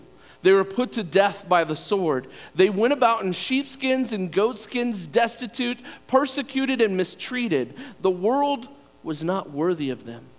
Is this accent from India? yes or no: no; Virginia, United States; I grew up in Virginia and spent almost my whole life there.